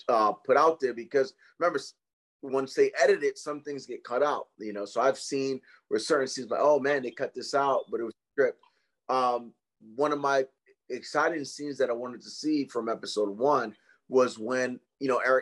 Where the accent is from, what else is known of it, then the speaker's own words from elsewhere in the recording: Brooklyn, New York, United States; I was letting him know I'm from Brooklyn, New York, and stuff like that.